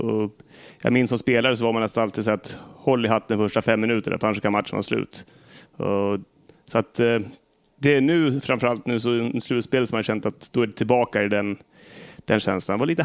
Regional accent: Leksand, Dalarna County, Sweden; also born or lived in Nacka / Saltsjöbaden; vi föddes i Saltsjöbo, antar jag, eller inte född kanske, men uppväxt här. Tills vi var 4 år, då flyttade vi upp till en sommarstuga i Alvik utanför Leksand.

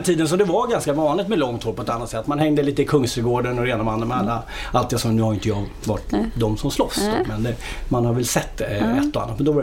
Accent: Solna, Stockholm County, Sweden; tre syskon. Uppvuxen i Solna

